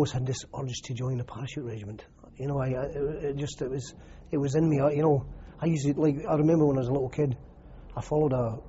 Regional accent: Glasgow, Scotland, United Kingdom; I was brought up in Shettleston, a district of Glasgow.

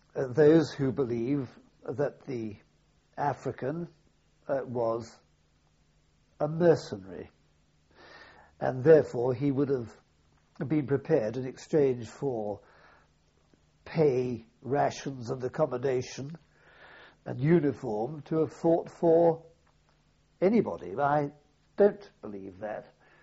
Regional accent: United Kingdom; but whereas we would talk about being British and of Britain

